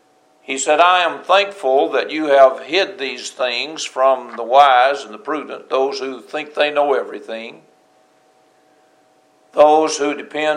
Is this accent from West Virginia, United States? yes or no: no; Gainesboro, Tennessee, United States; Now, you've heard me tell you that I'm from Jackson County. That's Gainesboro. No joke.